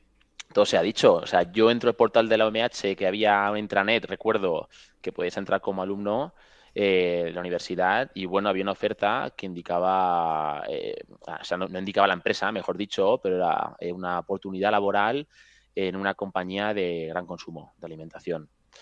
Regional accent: Valencian Community, Spain; now in Paris, France; yo vengo de estar en mi pueblo tan tranquilo, yendo a Orihuela, a la facultad

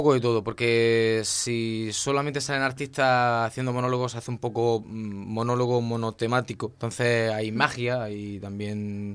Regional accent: Almería, Andalusia, Spain; perdonad por el acento, soy de Almería y normalmente no pronuncio la mitad de las palabras.

